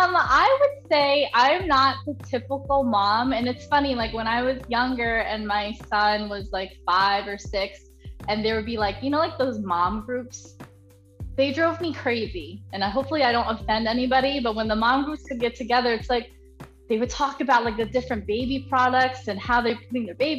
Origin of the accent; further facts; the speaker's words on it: Queens, New York, United States; born there; And I was born in Queens, New York.